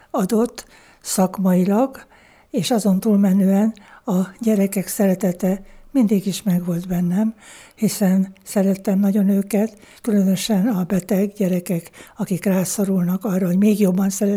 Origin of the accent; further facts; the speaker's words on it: Miskolc, Borsod-Abaúj-Zemplén, Hungary; Itt születtem, gyerekkoromat, óvodáimat már itt kezdtem, Miskolc-Beletes származom, az egy nagy kulturális központ volt már akkor.